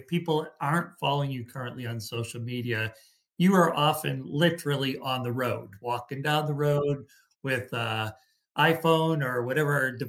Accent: Boston, Massachusetts, United States; I'm originally from Boston. So

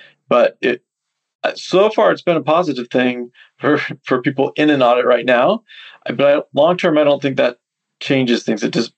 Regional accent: California, United States; I'm from California, so I know a lot of agents there. I don't live there now

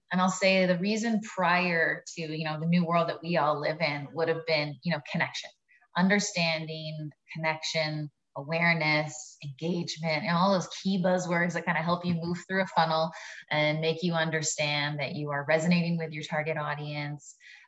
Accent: Canada; And it's funny, being Canadian, I can make this joke. I always say we are almost apologetically Canadian

